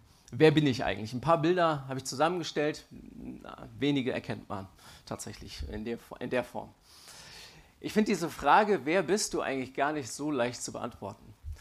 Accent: Mainz, Rhineland-Palatinate, Germany; also born or lived in Heidelberg / Weinheim; Ich bin in Heidelberg geboren und bin so die ersten 4 Jahre in Weinheim aufgewachsen. Dann sind wir als Familie nach Mainz umgezogen, wo ich die meiste Zeit meiner Kindheit verbracht habe.

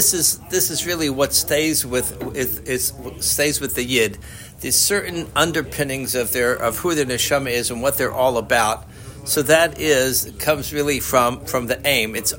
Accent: Memphis, Tennessee, United States; Growing up in Memphis, I don't know, maybe it was a cultural thing there

